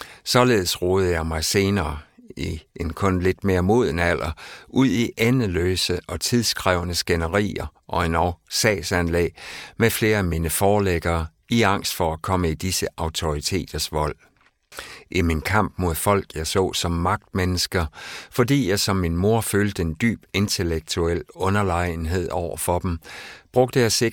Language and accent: Danish; West Jutland, Denmark; hele jantelovsundertrykkelsen, vi voksede op med i Vestjylland.